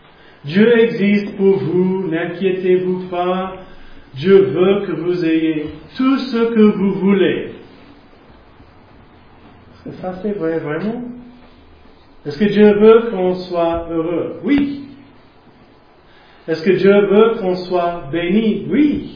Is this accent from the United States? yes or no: yes; United States; Donc, chez moi, aux États-Unis, d'où je viens